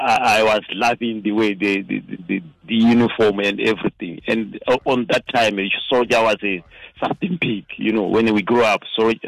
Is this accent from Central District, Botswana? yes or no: yes; Tutume, Central District, Botswana; So I was born in Tutume. That's a village northeast from Havroni. It's about 600 kilometers from Havroni.